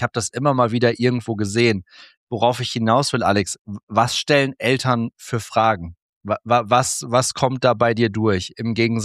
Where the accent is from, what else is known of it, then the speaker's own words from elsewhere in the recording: Lower Saxony, Germany; seit der 5. Klasse, das war bei uns in Niedersachsen Orientierungsstufe damals